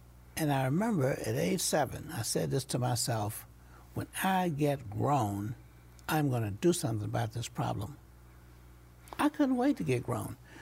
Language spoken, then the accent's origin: English; the South, United States; Well, I grew up in the South, but I was also grew up in the church.